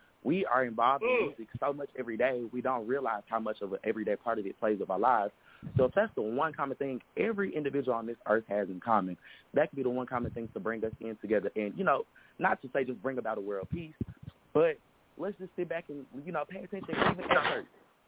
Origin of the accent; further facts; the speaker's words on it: Dallas, Texas, United States; Show me somebody out of Dallas from my hometown.